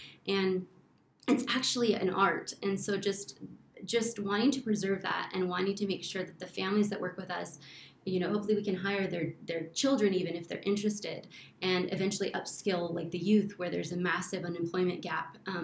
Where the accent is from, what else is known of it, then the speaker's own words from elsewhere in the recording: United States; being an American who has had no context or history of manufacturing